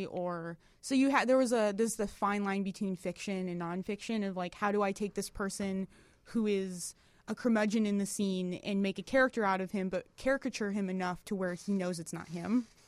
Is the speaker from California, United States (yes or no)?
no; Detroit, Michigan, United States; now in Chicago, United States; Like we're from Detroit originally, so Detroit has a really heavy like Chicago influence.